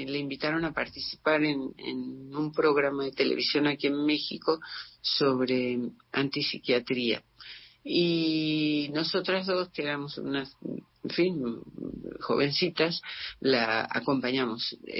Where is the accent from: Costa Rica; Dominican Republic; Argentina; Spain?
Argentina; born there; los de tres que seguimos nacimos en Argentina.